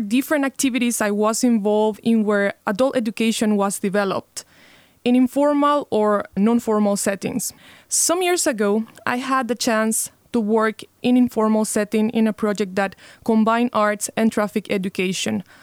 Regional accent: Honduras; from Honduras. Few people know about it, but you can find my country located in the heart of the Americas.

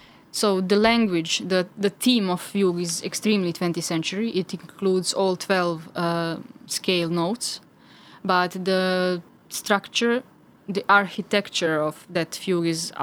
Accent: Belgrade, Serbia; English is a second language; So, as you said, I'm coming from Belgrade. There I graduated on Belgrade University.

